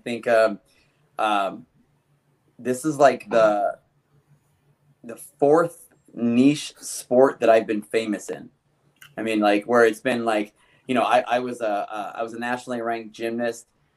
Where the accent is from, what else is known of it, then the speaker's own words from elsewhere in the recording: Ohio, United States; I'm from Ohio originally. I grew up wrestling.